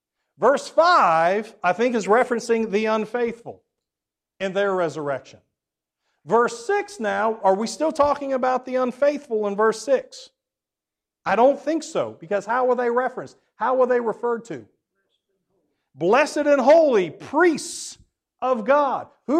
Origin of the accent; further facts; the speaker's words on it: England, United Kingdom; I am an English person, so sometimes I have to remind myself of that.